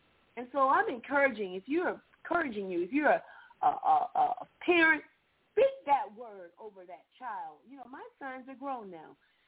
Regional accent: Georgia, United States

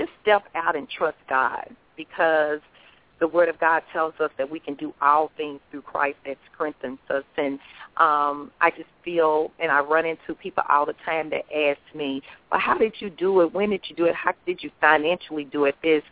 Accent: Dallas, Texas, United States; And you know that I am originally from Dallas, Texas, because I know you're in Texas.

